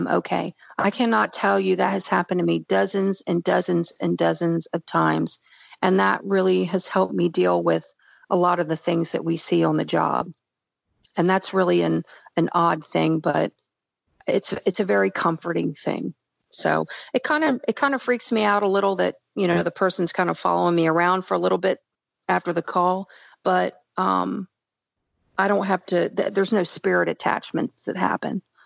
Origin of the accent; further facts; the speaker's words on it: Daytona Beach, Florida, United States; Because, you know, I was originally from Daytona Beach, and I used to work all the big bike weeks every year